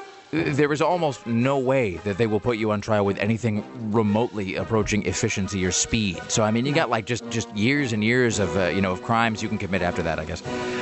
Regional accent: United States; But of course, I'm an American trying to be smarter than I really am

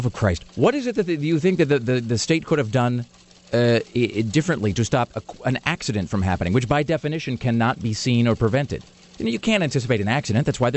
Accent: Kennewick, Washington, United States; There's a building in my hometown of Kennewick called the Flash Cube.

